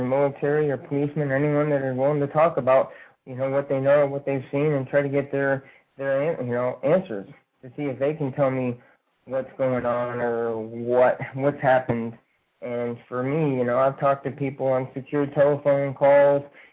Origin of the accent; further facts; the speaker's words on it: Midwest, United States; I was brought up in the Midwest, brought up in a family, brought up to believe in God and Catholic